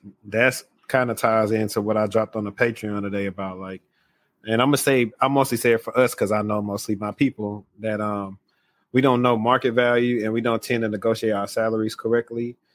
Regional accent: Shreveport, Louisiana, United States; But people in my hometown of Shreveport think, you know, that's a lot of money when it ain't.

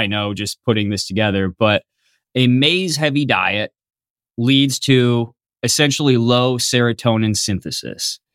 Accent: Wisconsin, United States; And I'm from Wisconsin, so I have a lot of corn knowledge.

